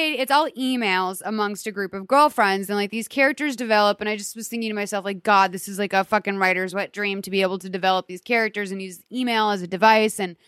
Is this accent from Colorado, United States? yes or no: no; Boston, Massachusetts, United States; especially growing up in Boston, like I always say, I'm like, I'm not a sushi person because I never saw sushi growing up.